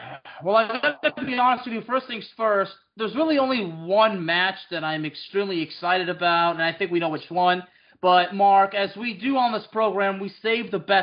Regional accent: Lyon, Auvergne-Rhône-Alpes, France; English is a second language; it's taking place in the Dessine-Charpieu commune of Lyon, which is where I was born. I actually lived in Villeurbanne, which is close, but still, it's in my hometown of Lyon.

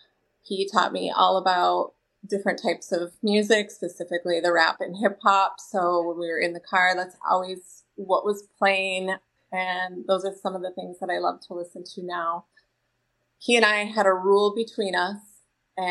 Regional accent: Marquette, Michigan, United States; I am from Marquette, Michigan, and I am

